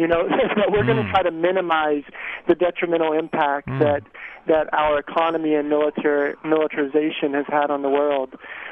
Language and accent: English; United States; my ultimate allegiance is not just as an American